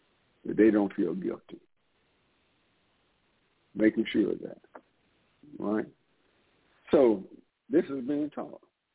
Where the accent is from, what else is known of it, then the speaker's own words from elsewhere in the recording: United States; So that is the idea that was fed to me as I grew up in America in the 50s.